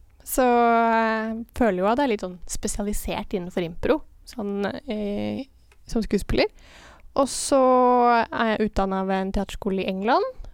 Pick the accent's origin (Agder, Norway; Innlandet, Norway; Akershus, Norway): Innlandet, Norway; Lillehammer; Jeg kommer fra Lillehammer.